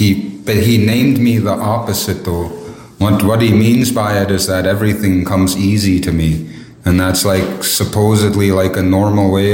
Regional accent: Old Crow, Yukon, Canada; Old Crow, but the proper name for it is Techik. Techik just means the mouth of the river, because it's right at the mouth of the Crow River, which leads into Crow Flats.

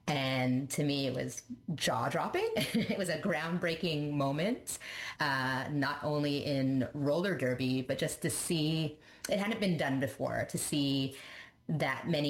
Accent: Montreal, Quebec, Canada; I'm from the Montreal area, so we have like one of the top leagues in the world

